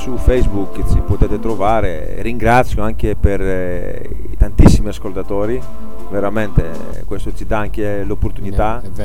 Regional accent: Greece; Italian is a second language; E sono andato in Grecia, il mio paese, anche per fare militanza un po' politica

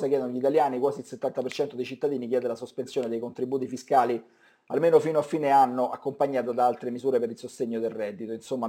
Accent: Rome, Lazio, Italy; sono romano, ho la mia identità e ho anche il mio accento

